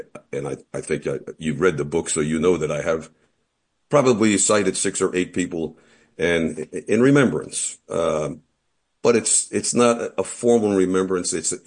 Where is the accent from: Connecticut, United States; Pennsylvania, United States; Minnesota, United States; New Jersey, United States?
New Jersey, United States; But growing up in New Jersey, having been born in 1947, the 50s were, somewhat tranquil